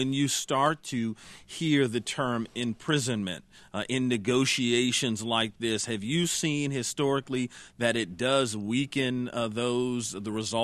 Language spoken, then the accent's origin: English; Detroit, Michigan, United States; now in New York, United States; I'm coming to you today from my hometown. I'm home for the holidays, WDET here in Detroit, making a fine home for us this week.